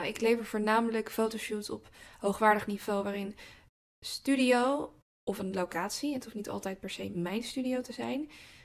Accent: Capelle aan den IJssel, South Holland, Netherlands; born there; now in Rotterdam, Netherlands; Mijn ouders zijn Rotterdammers. Ik ben zelf geboren in Capelle. Ligt net naast Rotterdam. Ik woon hier inmiddels 12 jaar. Altijd in het centrum, of althans, ja, centrum Rotterdam gewoond

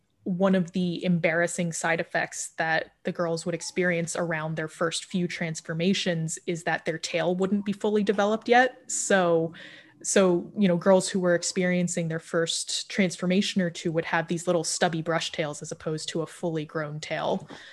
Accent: New Jersey, United States; also born or lived in New York; now in Philadelphia, United States; I'm actually originally from Jersey, but you know, about 30 minutes outside of Philly. So I actually moved back closer to home when I moved

